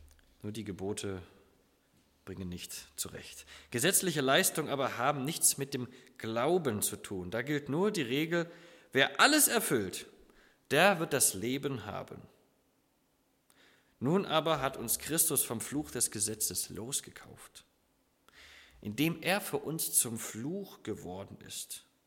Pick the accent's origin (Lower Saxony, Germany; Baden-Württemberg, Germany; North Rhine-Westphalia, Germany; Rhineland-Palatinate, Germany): Lower Saxony, Germany; now in Saxony, Germany; ich bin ja kein gebürtiger Sachse, sondern nur Niedersachse, wohne jetzt im richtigen Sachsen. Na ja, gut, Oberlausitz ist auch nur so Halbsachsen, ne?